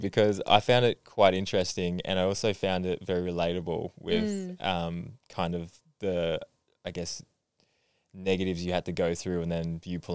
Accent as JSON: {"language": "English", "town": "Beechworth", "region": "Victoria", "country": "Australia", "said": "I'm from Beechworth."}